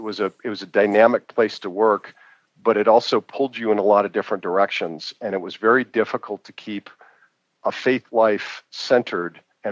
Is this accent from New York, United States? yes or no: no; Boston, Massachusetts, United States; growing up in Boston, being successful as a team and being a part of that, and we'd get 60 or 70,000 people at our games in college.